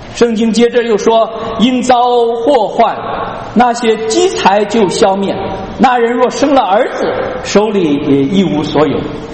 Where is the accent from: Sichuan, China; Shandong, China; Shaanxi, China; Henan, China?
Henan, China; 在我们河南老家啊，这里是历史上丰富的啊，历代这个建立这个王朝的建都的地方